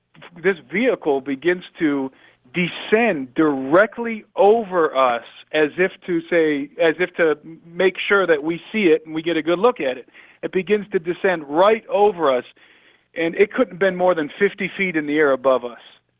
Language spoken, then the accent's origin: English; Brook Park, Ohio, United States; I grew up in Brook Park, Ohio.